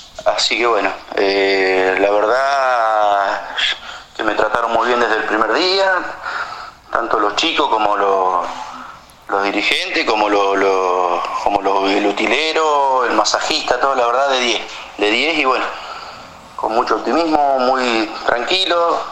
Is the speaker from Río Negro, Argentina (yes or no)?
no; Hinojo, Buenos Aires Province, Argentina; Iba todo a los partidos acá, porque bueno, soy de Hinojo y me gusta los domingos ir a la cancha.